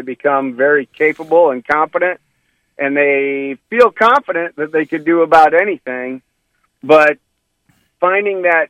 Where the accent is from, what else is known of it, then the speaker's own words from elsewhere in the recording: St. John's, Michigan, United States; I grew up in St. John's, Michigan, 18 miles north of Lansing and East Lansing, Michigan State University right there.